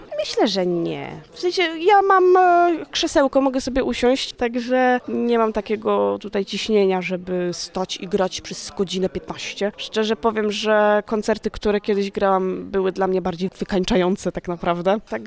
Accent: Gdynia, Pomeranian Voivodeship, Poland; ogólnie ja pochodzę z Gdyni i ja w Gdyni też mieszkam.

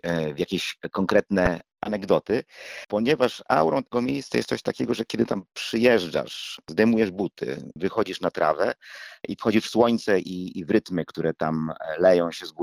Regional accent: Morąg, Warmian-Masurian Voivodeship, Poland; also born or lived in Olsztyn; Jestem z Morąga. Większą część mojego życia edukacyjnie, towarzysko i artystycznie też spędziłem w Olsztynie i tam jestem też bardzo blisko związany.

